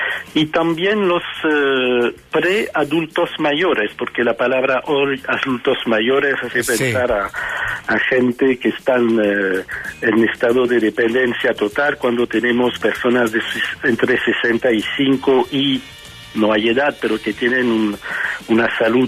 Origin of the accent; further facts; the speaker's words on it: France; also born or lived in Tunisia; now in Chile; Nací en Túnez cuando Túnez era francés, una ex colonia francesa, y después me crió sobre todo en Francia, y fui raptado hace 10 años por una chilena y estoy ahora en la región de Coquimbo.